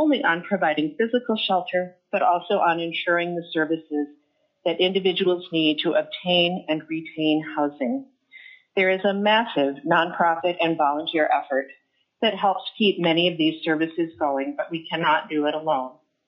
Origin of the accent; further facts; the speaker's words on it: Anchorage, Alaska, United States; I'm from Anchorage, and I'm speaking in my personal capacity.